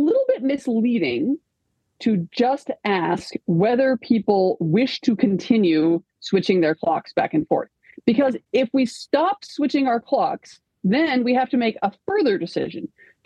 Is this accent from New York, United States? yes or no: no; Minnesota, United States; I'm Minnesotan, right?